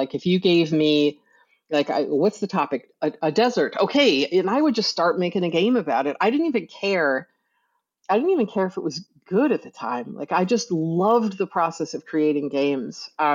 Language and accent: English; Ogdensburg, New York, United States; I grew up in Northern New York, I should add, which is Certec, was located in Ogdensburg, New York.